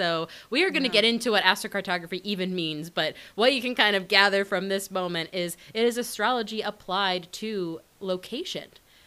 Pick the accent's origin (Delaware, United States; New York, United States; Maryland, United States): Maryland, United States; now in France; and I'm from Maryland living in France.